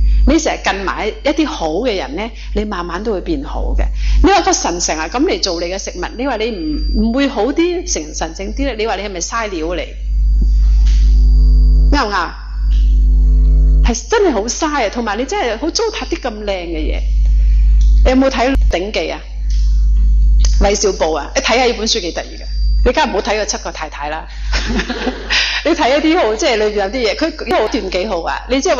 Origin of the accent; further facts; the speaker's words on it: China; 我哋中國人咧有一句話咧叫做近朱者就赤，近墨者咧就黑